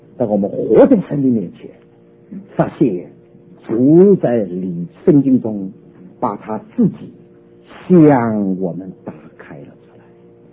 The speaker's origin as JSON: {"language": "Chinese", "region": "Shanghai", "country": "China", "tie": "born or raised there", "also_born_or_lived": "Taiwan", "moved": "as an adult", "lives_now": "United States"}